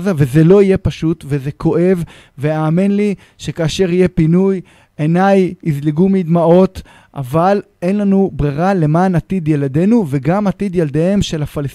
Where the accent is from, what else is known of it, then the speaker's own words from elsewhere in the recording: Galilee, Israel; אני מגיע מהגליל, ואני חלק מהתיישבות העובדת, אנחנו עובדים את האדמה